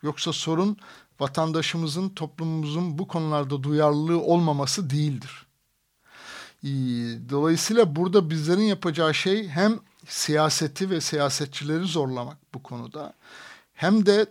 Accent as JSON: {"language": "Turkish", "region": "Aegean Region", "country": "Turkey", "tie": "born there", "said": "Bakın benim doğduğum kasabada 4 tane dere vardı ve bugün o derelerden hiçbirisi yok. Ki bu bir batı kasabası yani Ege."}